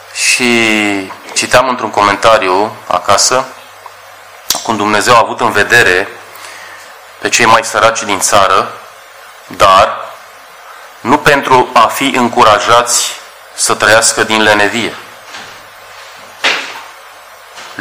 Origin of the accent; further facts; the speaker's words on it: Romania; Ce să zic de noi ca români? Suntem atât de obișnuiți, de familiarizați cu cei care stau prin intersecții și întind mâna.